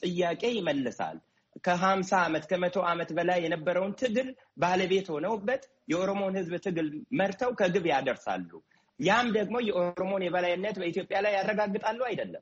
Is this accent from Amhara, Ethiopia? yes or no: no; Oromia, Ethiopia; እኔ አብቹ ነኝ ብያለሁ። ከአዲስ አበባ ዙሪያ ተነቅለው ነው አርሲ የገቡት። አርሲ ነው ተወልጄ ያደግኩት።